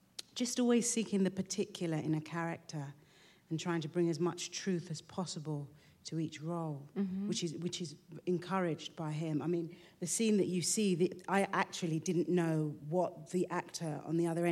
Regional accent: London, United Kingdom; first language French; also born or lived in -; It would be about a naughty little girl growing up in London, probably, with great parents, working class background, bilingual.

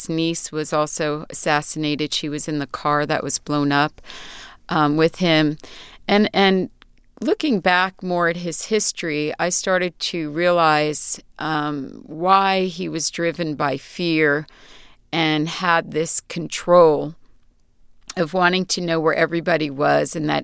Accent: New York City, New York, United States; I grew up in New York City.

